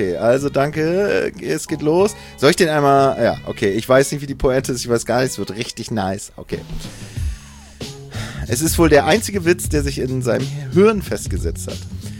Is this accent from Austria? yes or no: no; East Germany, Germany; Leute, ich bin im Osten groß geworden.